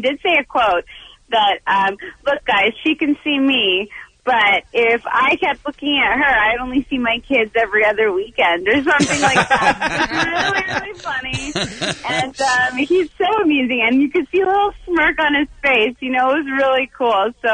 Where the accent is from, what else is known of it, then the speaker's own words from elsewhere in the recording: Toronto, Ontario, Canada; Absolutely. Born and raised in Toronto, Canada.